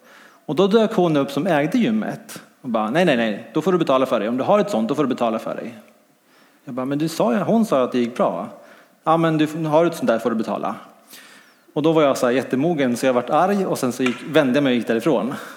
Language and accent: Swedish; Dalarna County, Sweden; Jag var hemma i Dalarna på lite semester.